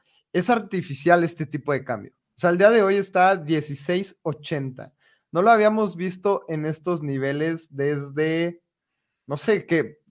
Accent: Mexico; ¿Y qué tanto afecta también como mexicanos? Porque pues mucha gente recibe remesas.

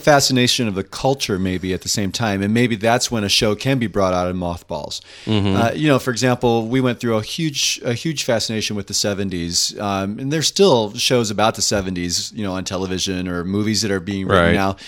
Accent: Indiana, United States; I'm from Indiana. Sometimes I speak like that.

